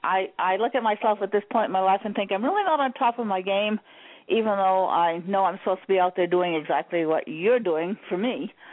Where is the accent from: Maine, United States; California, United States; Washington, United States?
Maine, United States; Now, I was raised in a, you know, because I'm from the north, I'm from Maine, so I was raised in a Christian tradition.